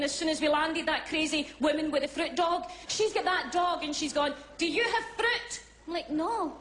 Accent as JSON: {"language": "English", "town": "Glasgow", "region": "Scotland", "country": "United Kingdom", "said": "Like, no, I'm a Glaswegian."}